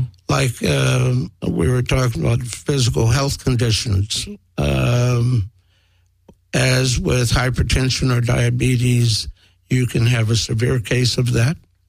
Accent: Los Angeles, California, United States; I am African American, mm-hmm. born and raised in South Central LA.

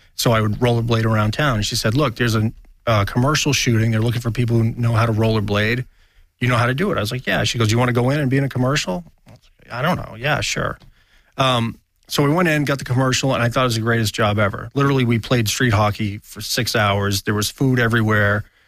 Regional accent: New England, United States; Well, look, I grew up in New England, so Bobby Orr was a legend.

